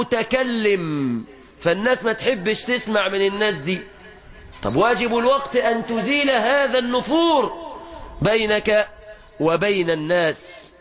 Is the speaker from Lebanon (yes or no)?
no; Egypt